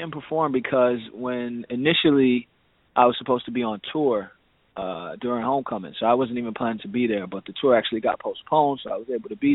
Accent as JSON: {"language": "English", "town": "Durham", "region": "North Carolina", "country": "United States", "tie": "born or raised there", "said": "This is my hometown, so I always do at least one show in Durham a year."}